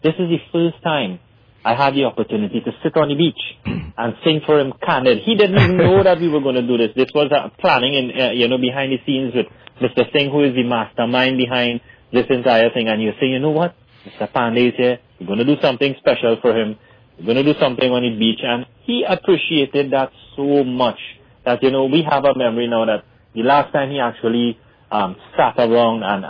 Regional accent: Diego Martin, Trinidad & Tobago; So, you know, our family's based there. I was born, bred. I grew up in Diego Martin.

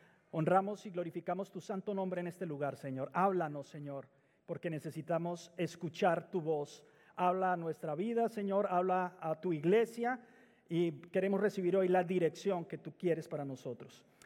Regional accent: Colombia; Corría el año 88 en Colombia, yo soy colombiano

